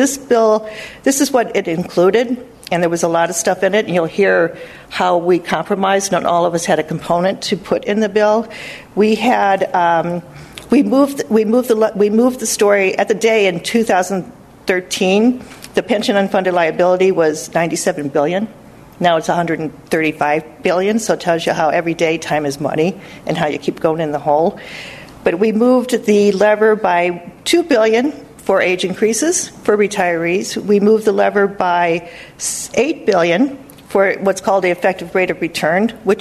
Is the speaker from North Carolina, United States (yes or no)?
no; Indiana, United States; I'm going to use Indiana as an example, because I grew up in Indiana.